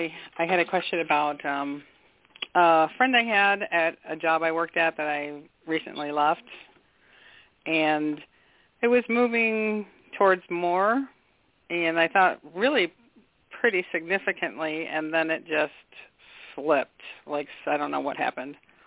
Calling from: Michigan, United States; I'm calling from Michigan.

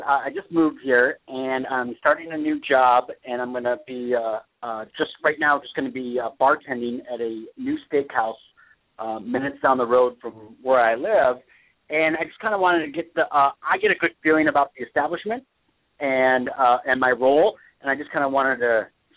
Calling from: California, United States; I'm calling from California.

